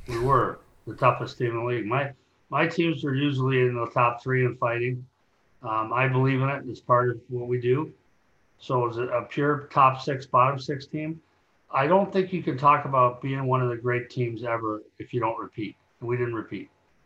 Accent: United States; now in Canada; I'm American born and raised, but I've been a Canadian citizen since 1992, so we're coming up on 30 years. And very proud to be a Canadian as well as an American.

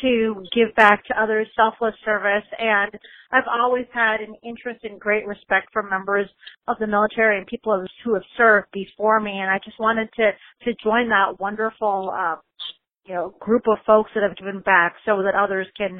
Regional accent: Chicago, Illinois, United States; I grew up in Chicago. I'm a Chicago Bears fan.

